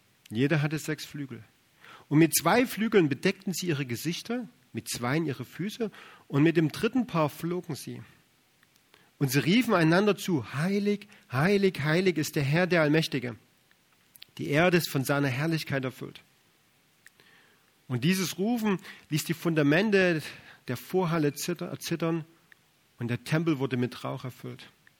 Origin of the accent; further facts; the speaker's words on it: Saxony, Germany; accent: Saxon; now in Frankfurt, Germany; Wie ihr schon an meinem Dialekt hören könnt, wir sind also nicht hier in Frankfurt aufgewachsen oder in der Umgebung, sondern wir kommen ursprünglich aus Sachsen, meine Frau und ich.